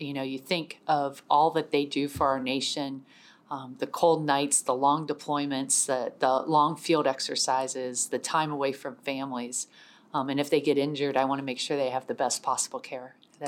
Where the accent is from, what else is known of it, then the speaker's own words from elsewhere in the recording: Canton, Ohio, United States; I grew up in Canton, Ohio, which is a small town about an hour south of Cleveland, home of the Pro Football Hall of Fame